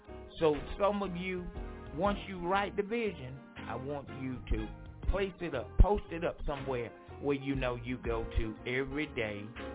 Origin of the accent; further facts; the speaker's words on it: Franklin, North Carolina, United States; those of you in my hometown, Franklin, North Carolina. God bless you. And you know, I think about my hometown so much. I miss it, and I see it slowly growing